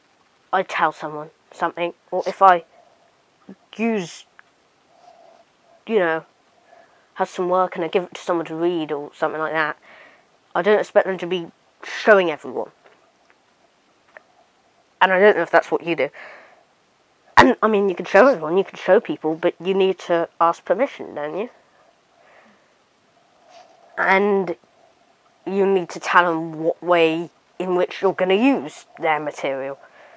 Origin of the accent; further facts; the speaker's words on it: United Kingdom; I'm British